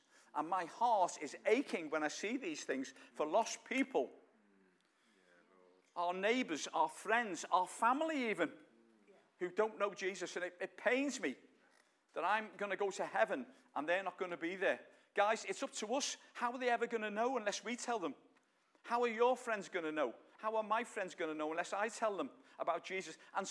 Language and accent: English; United Kingdom; And we're British, we're a bit like that.